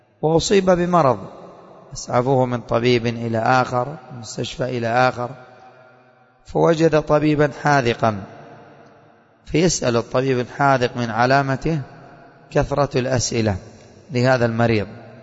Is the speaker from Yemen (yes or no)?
yes; Yemen; وعندنا اليمنيين كما يقال كرش